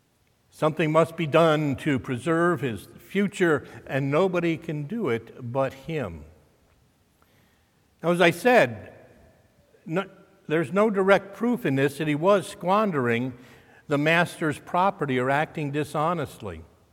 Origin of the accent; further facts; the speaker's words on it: New York, United States; Growing up in Westchester County, just north of the Bronx, I remember smog alerts in New York City were much more common before the 1972 Clean Air Act.